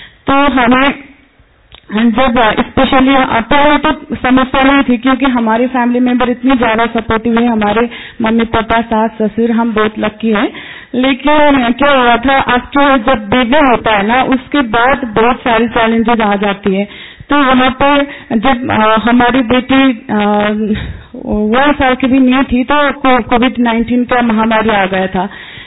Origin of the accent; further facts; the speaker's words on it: Nepal; हम नेपाल से आए हैं